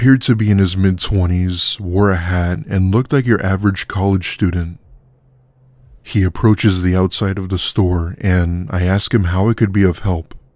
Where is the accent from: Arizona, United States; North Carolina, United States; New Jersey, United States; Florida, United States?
North Carolina, United States; Greenville; I had just gotten my first ever real paying job at a grocery store in my hometown of Greenville, North Carolina.